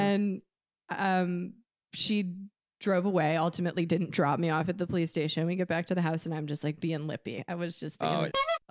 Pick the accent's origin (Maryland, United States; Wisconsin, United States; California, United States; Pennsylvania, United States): Wisconsin, United States; Big Bend; Like yeah, suburbs of Milwaukee. I went to Maguanago High School. I grew up in Big Bend, which is, there's 1,100 people there.